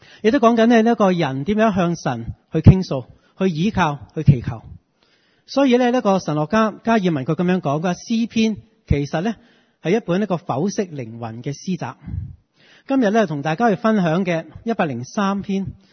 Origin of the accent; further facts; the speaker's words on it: China; 即系我哋中国人所讲嘅系五脏六腑